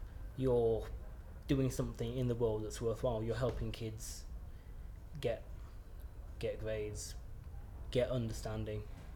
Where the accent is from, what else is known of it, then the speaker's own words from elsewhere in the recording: Leeds, Yorkshire and the Humber, United Kingdom; also born or lived in London; I'm 19. I come from Leeds, so I've originally lived in London, moved about a bit.